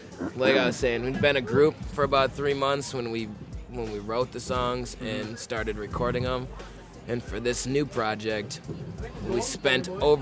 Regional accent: Minnesota, United States; We're from Minnesota, dude.

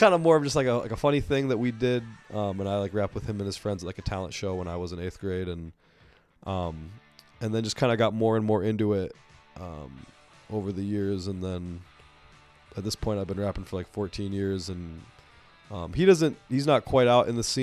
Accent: Minneapolis, Minnesota, United States; I'm from Minneapolis. I was born and raised in Minneapolis. I've lived in Minnesota my whole life.

